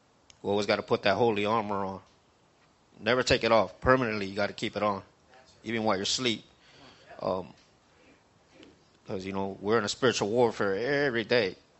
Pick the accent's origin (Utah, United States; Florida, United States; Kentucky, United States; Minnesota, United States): Florida, United States; Sarasota; also born or lived in Miami; I'm 39 years old. I was born in Miami, but raised in Sarasota my whole life.